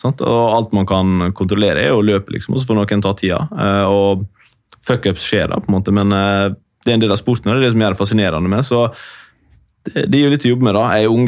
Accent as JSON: {"language": "Norwegian", "town": "Ulsteinvik", "region": "Møre og Romsdal", "country": "Norway", "said": "Hun er fra Hareid, jeg er fra Ulsteinvik, det er veldig nærme."}